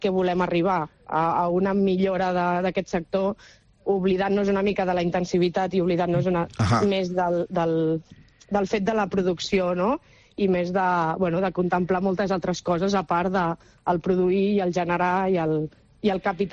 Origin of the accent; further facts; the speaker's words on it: Marata, Catalonia, Spain; en el meu poble, concretament, a Marata